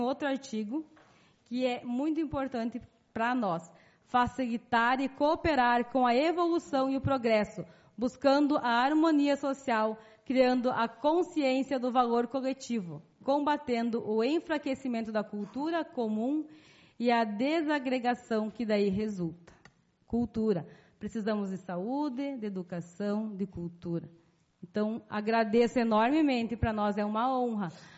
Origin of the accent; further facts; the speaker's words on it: Rio Grande do Sul, Brazil; Nós não desistimos, porque nós somos gaúchos, tradicionalistas.